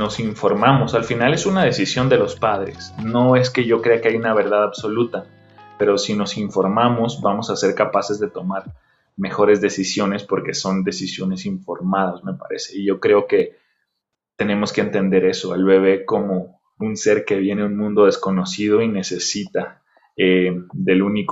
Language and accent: Spanish; Tijuana, Baja California, Mexico; born there; Yo nací en Tijuana y nací y tengo mucha familia en Estados Unidos.